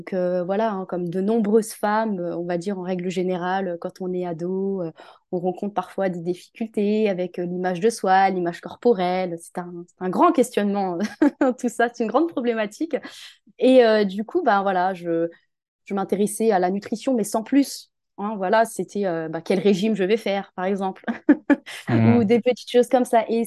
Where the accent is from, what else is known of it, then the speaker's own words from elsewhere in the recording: Hauts-de-France, France; moved away as an adult; moi, je suis arrivée en région parisienne quand je me suis mariée, mais sinon, moi, à la base, je suis originaire de l'Oise. Okay. J'ai grandi en Picardie.